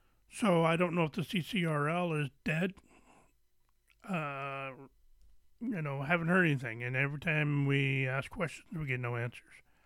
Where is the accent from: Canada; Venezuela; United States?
Canada; Ontario; We have a team here in my hometown. Well, not really in my hometown. I'm in Mississauga. But just in Toronto, we have the Toronto Arrows of the MRL.